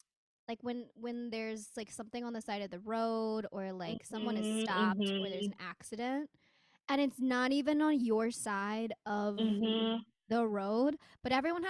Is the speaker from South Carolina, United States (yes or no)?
yes; Columbia, South Carolina, United States; I'm from Columbia, South Carolina.